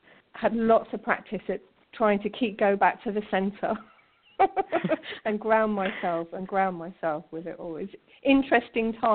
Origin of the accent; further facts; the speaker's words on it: United Kingdom; now in Denmark; I live in Denmark, and I'm a British citizen